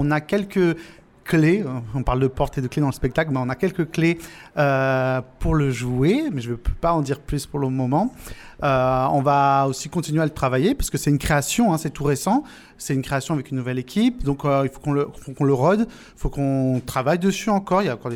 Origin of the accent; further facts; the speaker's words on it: Toulon, Provence-Alpes-Côte d'Azur, France; j'ai envie d'expliquer, de parler de là d'où je viens, de la Provence, de Toulon, de ce coin de pays